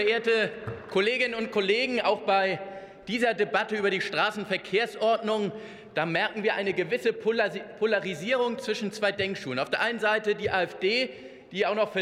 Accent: Hamburg, Germany; in meiner Heimatstadt Hamburg, ich wohne auch relativ zentral

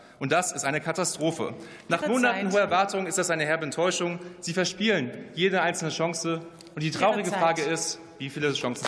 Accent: Rhineland-Palatinate, Germany; ein großes Bauprojekt in meiner Heimat Rheinland-Pfalz.

